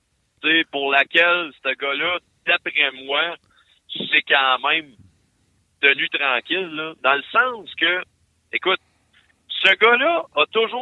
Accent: Canada; Quand nous autres, on est des Canadiens, on regarde ça, on rentre dans ton pays

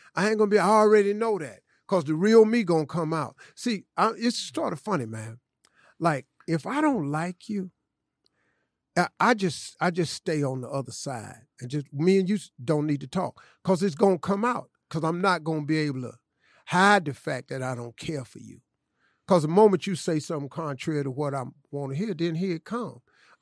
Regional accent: Welch, West Virginia, United States; Well, I'm from Welch, West Virginia. What you want me to be?

